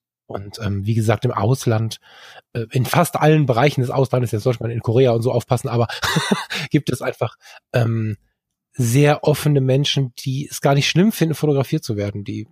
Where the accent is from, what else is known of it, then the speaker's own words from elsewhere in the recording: North Rhine-Westphalia, Germany; ich bin halt im Ruhrgebiet aufgewachsen, ich habe halt so ein großes Mundwerk